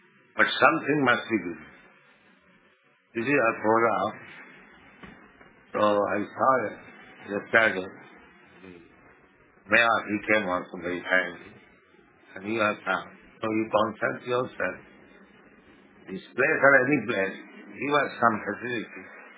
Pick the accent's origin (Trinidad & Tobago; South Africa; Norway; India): India; now in United States